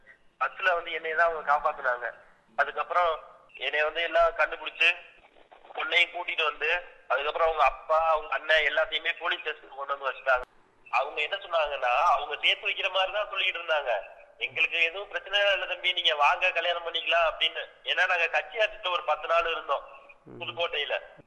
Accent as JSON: {"language": "Tamil", "region": "Tamil Nadu", "country": "India", "tie": "born there", "said": "இந்த இந்தியாவில் குறிப்பாக இந்த தமிழ்நாட்டில் ஜாதி ஆதிக்கம் உள்ள இந்த தமிழ்நாட்டுல ஏண்டா பிறந்ததுன்னு ஒவ்வொரு நொடியும் நான் யோசிச்சுட்டு இருக்கேன்."}